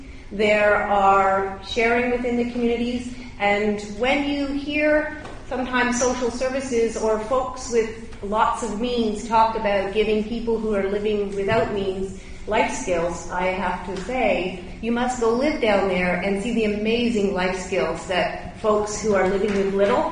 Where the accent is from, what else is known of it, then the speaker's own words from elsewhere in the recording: Hamilton, Ontario, Canada; I come from the East End, probably the one with the most downwind from Stelco.